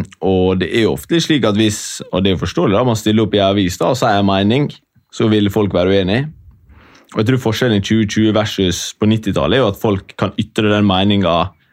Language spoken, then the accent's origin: Norwegian; Ulsteinvik, Møre og Romsdal, Norway; Hun er fra Hareid, jeg er fra Ulsteinvik, det er veldig nærme.